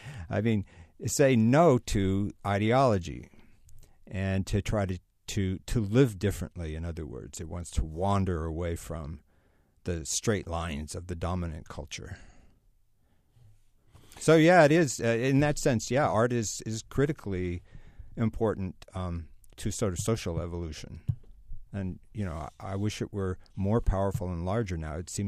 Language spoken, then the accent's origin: English; San Francisco, California, United States; I grew up in the San Francisco area in the 60s and was immediately charmed by both Berkeley political culture and by San Francisco hippie culture.